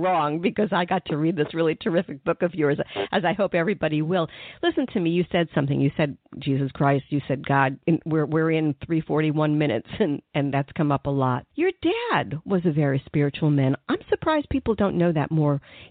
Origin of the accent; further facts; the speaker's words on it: Englewood, New Jersey, United States; like me, I grew up in Englewood, New Jersey.